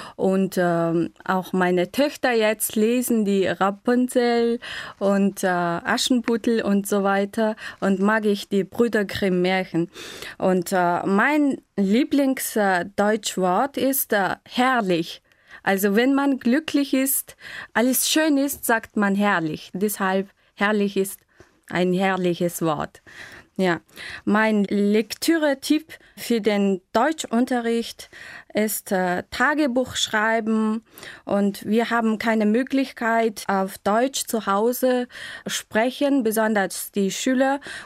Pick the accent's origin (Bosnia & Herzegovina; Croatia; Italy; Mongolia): Mongolia; German is a second language; Ich komme aus der Mongolei und ich bin im Jahr 1983 geboren. Und ich arbeite in der drittgrößten Stadt von der Mongolei als Deutschlehrerin seit 4 Jahren.